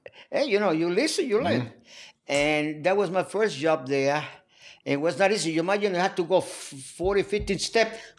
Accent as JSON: {"language": "English", "country": "Puerto Rico", "second_language": "English", "said": "I come from Puerto Rico."}